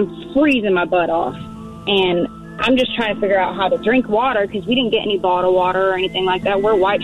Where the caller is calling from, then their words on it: Salina, Texas, United States; I'm calling from Salina, Texas.